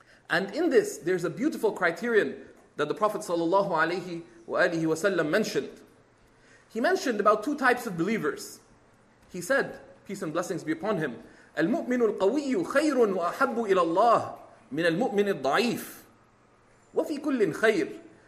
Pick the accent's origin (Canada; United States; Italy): Canada; I'm a Pakistani Canadian. We accept hyphenation up north.